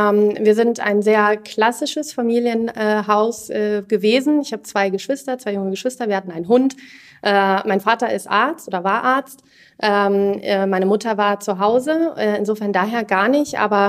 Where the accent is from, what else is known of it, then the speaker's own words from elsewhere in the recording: Bad Homburg, Hesse, Germany; Ich bin ursprünglich aus Bad Homburg groß geworden dort. Zum Studium weg gewesen, beruflich dann bei KPMG gestartet mit Stationen in Frankfurt und in Zürich.